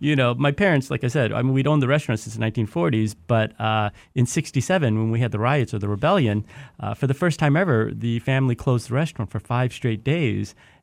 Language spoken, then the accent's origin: English; Detroit, Michigan, United States; And particularly when I tell them, oh, I grew up in Detroit, it's always this look of concern or like, well, how did you get out?